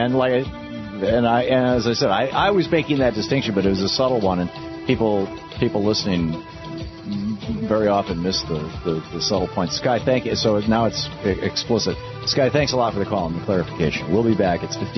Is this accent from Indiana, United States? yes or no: no; Michigan, United States; I grew up in Michigan. It's kind of flat.